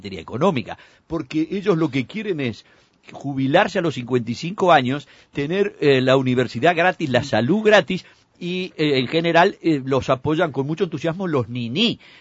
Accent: Uruguay; soy uruguayo

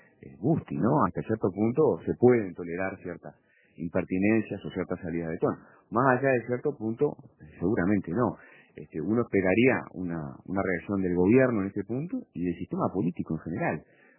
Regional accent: Uruguay

